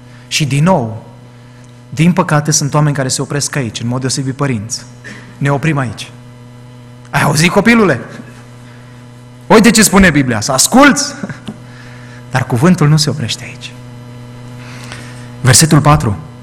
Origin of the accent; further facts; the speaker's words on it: Romania; pentru noi, ca și români, este greu să exprimăm lucrul acesta